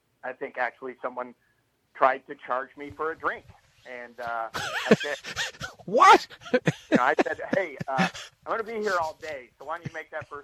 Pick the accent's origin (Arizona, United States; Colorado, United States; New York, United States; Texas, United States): Arizona, United States; You know, growing up in Arizona, you know, my brothers and I and friends would drive up to Las Vegas